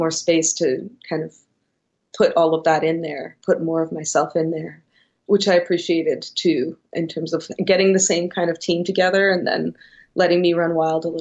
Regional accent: Toronto, Ontario, Canada; now in Montreal, Canada; I grew up in Toronto and I live in Montreal now

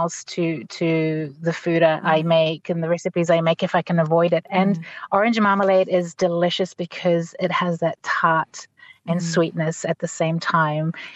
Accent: Italy; moved away as an adult; now in Samoa; Well, I was brought up in Italy and I spent basically my childhood from 10 to 30 years old in Italy.

